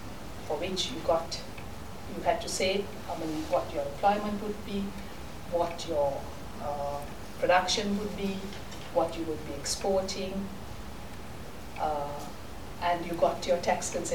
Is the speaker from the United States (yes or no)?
no; Sri Lanka; I'm from Sri Lanka. And I've been with Nestle from 1990, with Nestle in Sri Lanka.